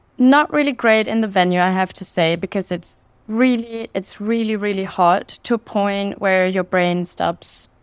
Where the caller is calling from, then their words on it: Belém, Pará, Brazil; And I'm calling in from Belém in Brazil. Actually, it's, I think, pronounced Belém. You don't really pronounce the M.